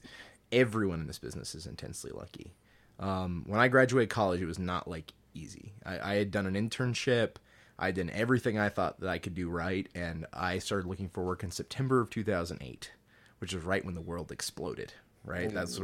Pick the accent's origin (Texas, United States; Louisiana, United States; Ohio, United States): Louisiana, United States; I grew up in South Louisiana, which there are no game studios to speak of in South Louisiana still to this day.